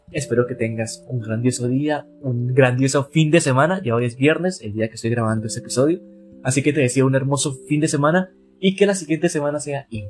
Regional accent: Colombia; vivo en Colombia, soy colombiano. Actualmente trabajo como profesor, soy docente. Estudié biología, así que soy biólogo

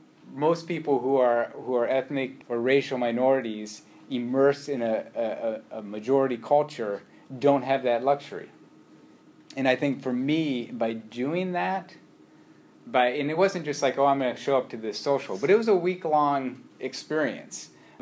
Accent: Midwest, United States; also born or lived in New York; And growing up in the Midwest and graduated high school in upstate New York, there was 5 Asian Americans in my graduating class.

